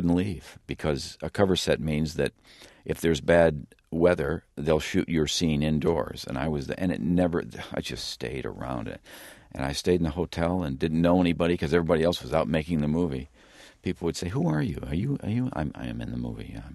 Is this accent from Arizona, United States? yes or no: no; Illinois, United States; John's from Chicago, and I'm from Illinois.